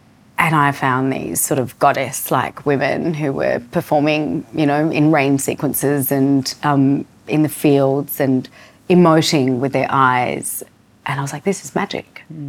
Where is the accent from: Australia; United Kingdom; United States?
Australia; having two young kids growing up in Australia, one of the priorities for my parents was that we could speak Hindi.